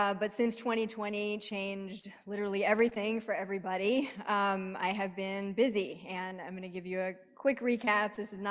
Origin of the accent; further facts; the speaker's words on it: North Carolina, United States; When we moved here in 2015 from North Carolina, which is where I'm from, everything was changing for us.